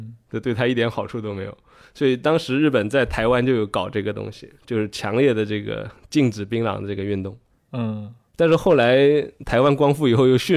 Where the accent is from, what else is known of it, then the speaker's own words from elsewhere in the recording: China; 这有点像我们中国人对这个恰特的叶子一样，你要是带恰特的叶子来中国，那也是绝对就被被抓起来了